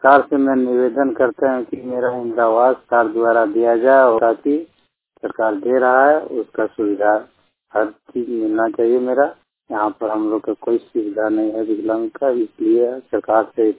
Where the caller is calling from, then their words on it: Jamui, Bihar, India; ग्राम कठवारा, post शरम, थाना शिकायत, जिला जमुई, राजबिहार। मेरा उम्र 35 साल।